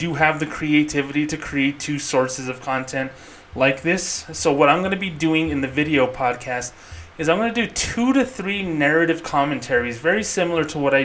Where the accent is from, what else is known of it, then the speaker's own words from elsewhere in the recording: Albuquerque, New Mexico, United States; and my home state of Albuquerque, New Mexico